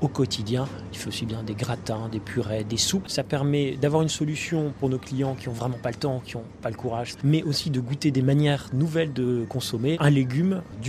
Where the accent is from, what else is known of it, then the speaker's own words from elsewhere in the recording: northern France, France; Moi, je viens du nord de la France, donc je suis pas parisien.